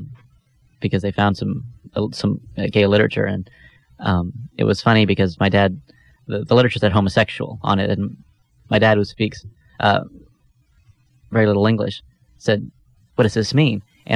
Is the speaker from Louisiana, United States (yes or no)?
no; Houston, Texas, United States; I grew up in South Houston, and I used to think there's no one gay in the South Houston Pasadena area except me.